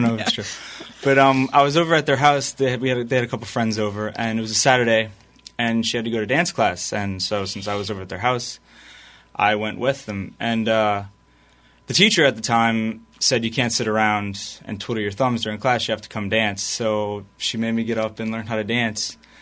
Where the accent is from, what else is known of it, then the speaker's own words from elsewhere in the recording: Louisiana, United States; Not really. I grew up in St. Bernard, and most of the families I grew up with were all Italians. My family is Italian.